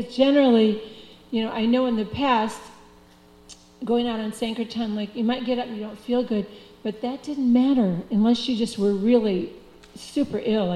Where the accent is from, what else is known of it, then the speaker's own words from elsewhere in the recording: India; in Ireland, we had gone to the temple. And I always avoided them on the streets because, you know, being an Indian, they would always approach us, you know.